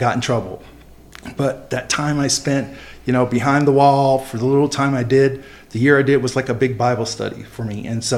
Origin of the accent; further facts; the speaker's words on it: Virginia Beach, Virginia, United States; I think it's important to me because it's the way I grew up in Virginia Beach, because we grew up middle class.